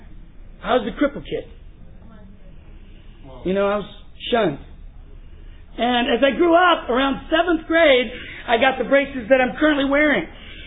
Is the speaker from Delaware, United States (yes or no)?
no; Texas, United States; Of course, that's familiar to me because I grew up in East Texas and it was the same way.